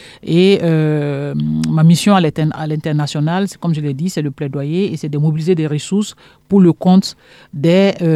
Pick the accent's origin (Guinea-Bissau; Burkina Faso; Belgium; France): Burkina Faso; je viens du Burkina Faso.